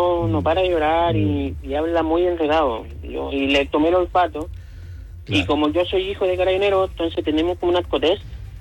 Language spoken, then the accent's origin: Spanish; San Bernardo, Santiago Metropolitan Region, Chile; Si nosotros somos de San Bernardo.